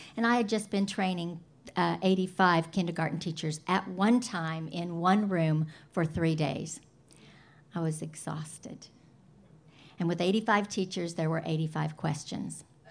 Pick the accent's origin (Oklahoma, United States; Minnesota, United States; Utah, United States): Oklahoma, United States; Norman; I'm from Norman, Oklahoma, and my abstinence date is May 24th, 2012